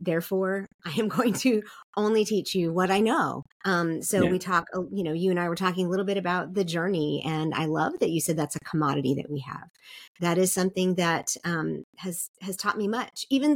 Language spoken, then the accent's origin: English; Seoul, South Korea; I grew up in Seoul, and we would go down to the beach on